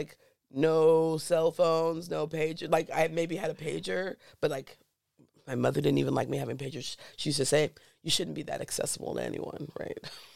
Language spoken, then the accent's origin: English; Los Angeles, California, United States; Well, I'm from California. I'm from LA.